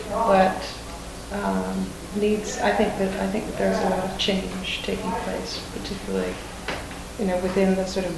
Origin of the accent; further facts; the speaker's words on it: Seattle, Washington, United States; I'm from Seattle, where I am a member of Assumption Parish, which is a Catholic church.